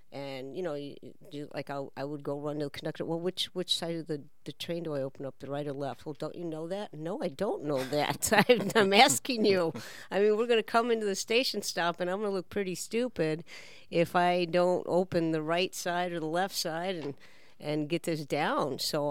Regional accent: Chicago, Illinois, United States; and I'm from Chicago. We don't have mountains in Chicago.

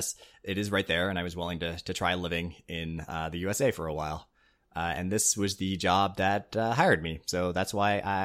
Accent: Canada; I am Canadian.

